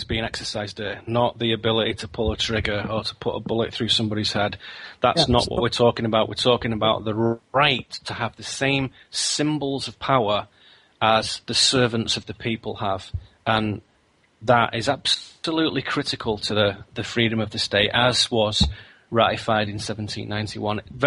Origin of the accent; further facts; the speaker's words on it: United Kingdom; And believe me, as a British person and as a European, I have seen the effects of when they disappear.